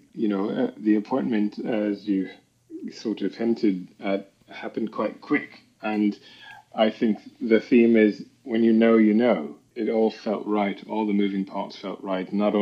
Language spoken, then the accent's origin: English; Charleston, South Carolina, United States; So we are both Southern boys. He grew up in Georgia and I grew up in Charleston.